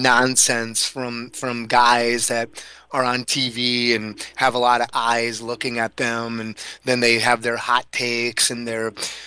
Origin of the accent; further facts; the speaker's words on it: Milwaukee, Wisconsin, United States; a little bit far away from where I grew up in Milwaukee, or a suburb of Milwaukee.